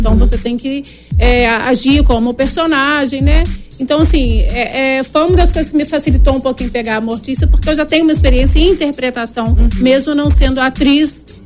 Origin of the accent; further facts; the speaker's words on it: Minas Gerais, Brazil; accent: mineiro; Tô tentando segurar meu sotaque de mineiro lá no Rio, mas é difícil, né?